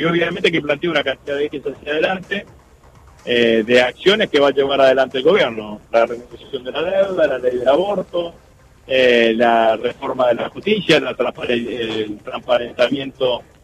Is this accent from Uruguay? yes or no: no; Rosario, Santa Fe, Argentina; Como rosarino